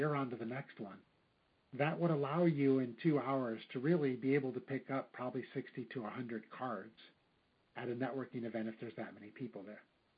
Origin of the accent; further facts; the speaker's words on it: Oregon, United States; I'm really from Oregon, and there we have adult foster care homes.